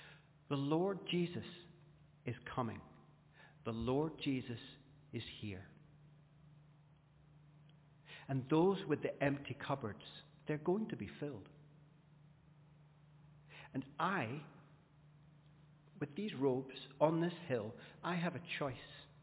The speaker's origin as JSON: {"language": "English", "region": "Scotland", "country": "United Kingdom", "said": "Now, I'm Scottish"}